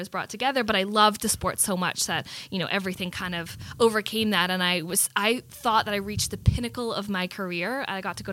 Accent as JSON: {"language": "English", "country": "Canada", "tie": "born there", "said": "Canada, okay? I was born in Canada."}